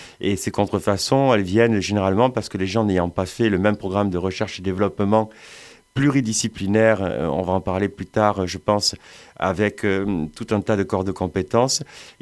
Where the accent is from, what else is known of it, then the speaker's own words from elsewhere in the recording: Montpellier, Occitanie, France; born there; also born or lived in Netherlands; je suis né à Montpellier.